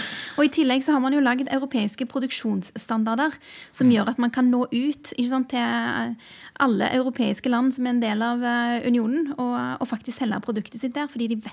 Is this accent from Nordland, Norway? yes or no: no; Rogaland, Norway; der jeg kommer fra, i altså Rogaland